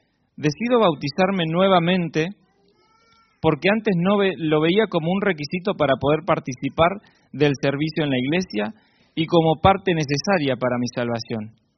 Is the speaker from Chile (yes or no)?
no; Bahía Blanca, Buenos Aires Province, Argentina; Nací y me crié en Bahía Blanca, en una familia evangélica de valores conservadores.